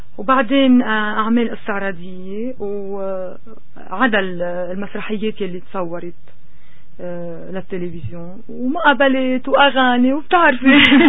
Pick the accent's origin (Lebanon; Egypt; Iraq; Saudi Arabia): Lebanon; وانا كنت من لبنان جاي